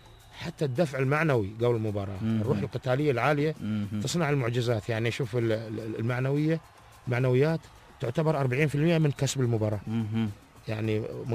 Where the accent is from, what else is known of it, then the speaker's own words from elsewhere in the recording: United Arab Emirates; لكن لا زال موجود أغلب الأندية هني عندنا في الإمارات، كنا سواء كنا من دبي لين الفجيرة